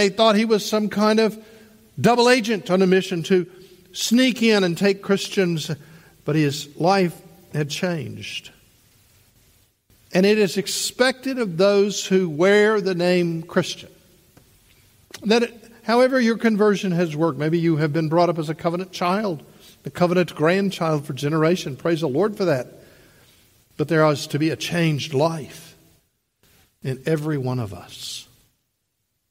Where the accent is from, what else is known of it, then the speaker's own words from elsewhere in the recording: Memphis, Tennessee, United States; Most people I would see back in my hometown of Memphis who knew me prior to the 12th grade would have the same reaction